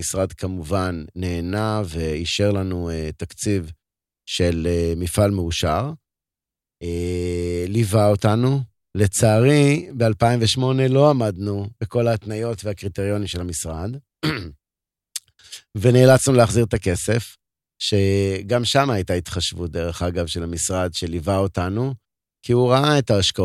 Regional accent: Dimona, Southern District, Israel; also born or lived in Ashdod; גרתי באותה תקופה באשדוד, נולדתי בדימונה, בגיל 13 עברתי לאשדוד

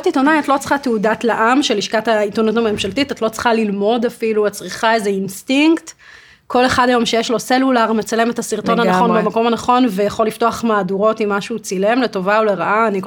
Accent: Kfar Yehoshua, Northern District, Israel; גדלתי בעמק ישראל, במושב שנקרא כפר יהושע, התיישבות העובדת, עזרה הדדית

